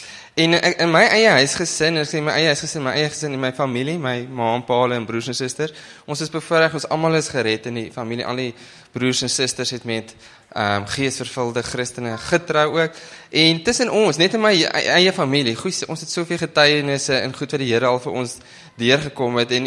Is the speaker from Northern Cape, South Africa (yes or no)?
yes; Northern Cape, South Africa; ek gaan definitief Afrikaans praat, want my Engels is eintlik verskriklik swak. Ek kom van die Noord-Kaap af. So, daar in die Kalahari